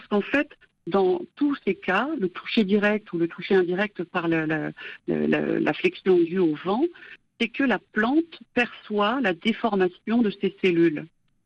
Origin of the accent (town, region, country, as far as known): France